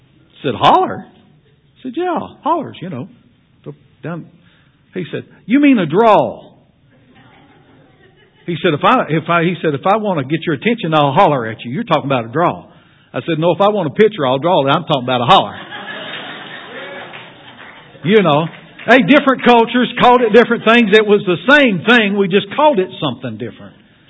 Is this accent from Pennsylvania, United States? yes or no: no; Mine Fork, Kentucky, United States; You know, I was raised over on Mine Fork, right here in Magoffin County.